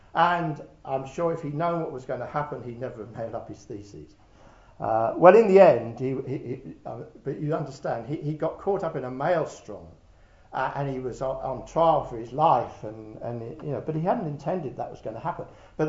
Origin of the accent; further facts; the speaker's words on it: United Kingdom; We are not German Lutherans. We are British people living mostly probably from a Calvinistic persuasion